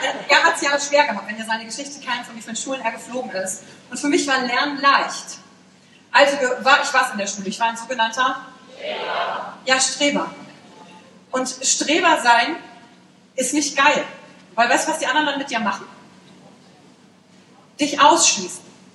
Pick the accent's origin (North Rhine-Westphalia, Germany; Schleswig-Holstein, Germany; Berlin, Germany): North Rhine-Westphalia, Germany; Wülfrath; born there; Ich bin geboren in Wülfrath. Kennt das jemand? Ach, geil. Es liegt bei Mettmann, bei Wuppertal, bei Düsseldorf.